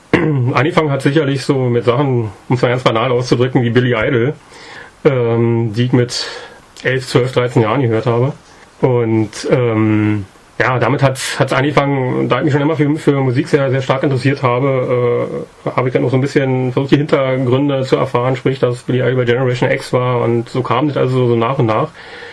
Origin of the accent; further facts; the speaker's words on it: Berlin, Germany; ich komme aus dem Ostteil Berlins und bin in der DDR aufgewachsen